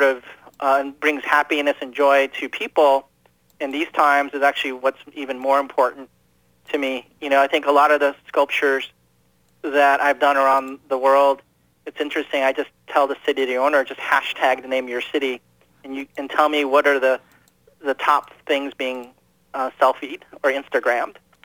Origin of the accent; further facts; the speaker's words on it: Philippines; My largest sculpture is in my homeland right now in the Philippines. I'm Filipino.